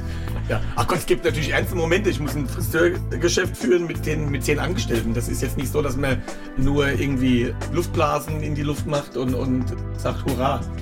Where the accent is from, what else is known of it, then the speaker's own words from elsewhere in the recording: Wiesbaden, Hesse, Germany; also born or lived in Klein-Winternheim; Aufgewachsen in Wiesbaden-Sonnenberg, ja. 6 war und dann sind wir nach Kleinwindernheim.